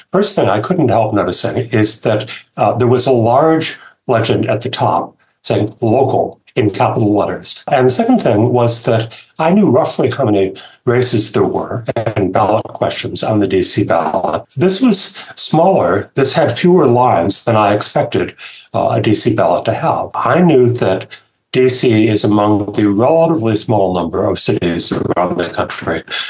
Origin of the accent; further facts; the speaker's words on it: Australia; moved away as an adult; now in Washington, D.C., United States; I am not an American citizen. I am from Australia. I've only been here a few weeks.